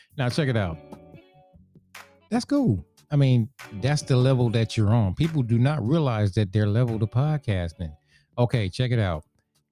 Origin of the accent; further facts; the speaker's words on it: North Carolina, United States; also born or lived in Prince George's County, Maryland; Yeah, that's right. I am originally from North Carolina.